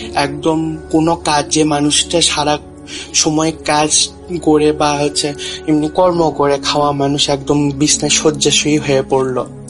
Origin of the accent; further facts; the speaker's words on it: Bogura, Rajshahi Division, Bangladesh; বগুড়া থেকে বলতেছি। আমার বাড়ি বগুড়ার বৃন্দাবন পাড়ায়।